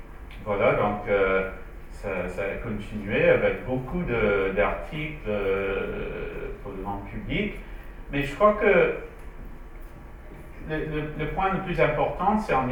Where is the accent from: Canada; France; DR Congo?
Canada; French is a second language; je suis désolé, je suis canadien, je vais faire un bilingue, je vais essayer de parler français, mais les mots c'est en anglais.